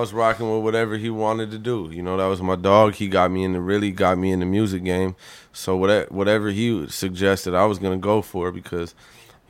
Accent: Canada; He forgot completely that I was from Canada.

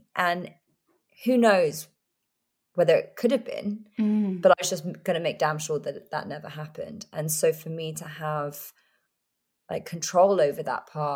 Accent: England, United Kingdom; And being English, I didn't know how to say no.

